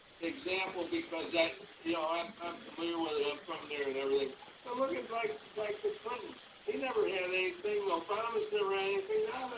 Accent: St. Louis, Missouri, United States; For example, I grew up in South St. Louis.

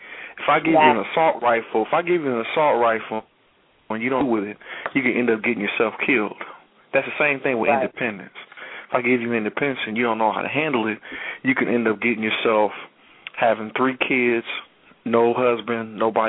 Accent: Indianapolis, Indiana, United States; Indianapolis, Indiana.

